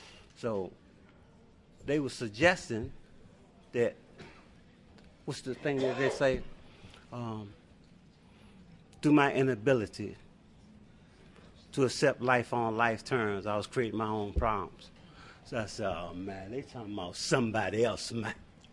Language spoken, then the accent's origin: English; Washington, United States; and I'm out the inner city, I'm from Washington. All y'all ain't from Washington, y'all don't know me